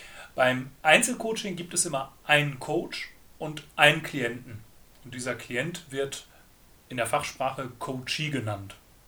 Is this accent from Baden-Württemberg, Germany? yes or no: no; North Rhine-Westphalia, Germany; Ich stamme ja aus Westfalen